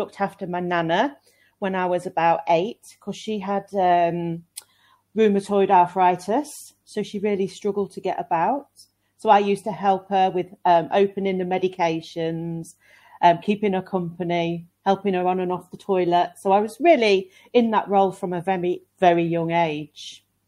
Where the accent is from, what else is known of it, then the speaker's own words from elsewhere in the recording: Grimsby, Yorkshire and the Humber, United Kingdom; also born or lived in London; I'm from Grimsby. Grimsby is in the northeast, so it's pretty cold at the moment. I used to live in London, so it's a little bit warmer there.